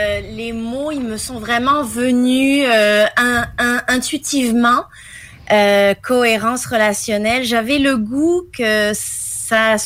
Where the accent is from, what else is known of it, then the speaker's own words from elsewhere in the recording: Provence-Alpes-Côte d'Azur, France; now in Canada; quand je suis arrivée au Québec, on s'entend, moi, je viens de la Côte d'Azur